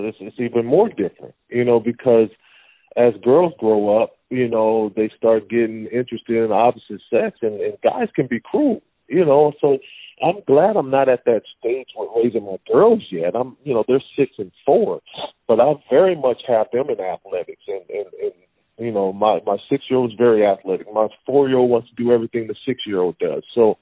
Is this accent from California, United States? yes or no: yes; Pasadena, California, United States; You know, I went from being with my friends growing up in Pasadena to moving to Glendora and having to start all over again with trying to make friends.